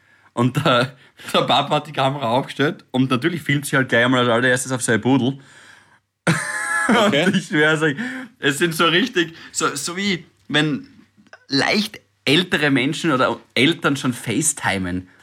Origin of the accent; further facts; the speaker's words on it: Styria, Austria; natürlich als Steirer mit Kernöl und so weiter